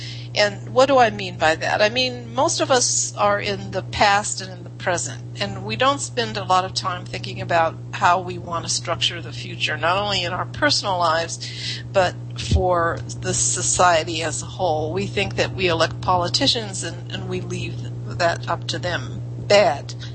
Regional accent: Ohio, United States; I'm originally from Western Ohio near Eastern Pennsylvania

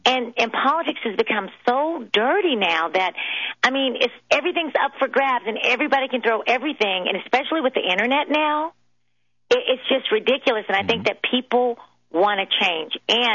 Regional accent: Mississippi, United States; Because I've worked in Washington, D.C., and I'm originally from Mississippi.

